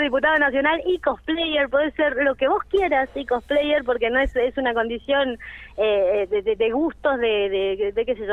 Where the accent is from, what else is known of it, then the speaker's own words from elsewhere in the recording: El Bolsón, Río Negro, Argentina; now in Bariloche, Argentina; nosotros somos de Bolsón, tenemos el local Capricio allá, hemos hecho dos ediciones de la Comar Comic, después nos trasladamos a Bariloche por cosas de la vida